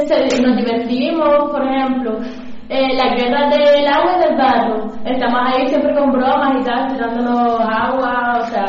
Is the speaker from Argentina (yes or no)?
no; Las Palmas de Gran Canaria, Canary Islands, Spain; vengo de las Palmas de Gran Canaria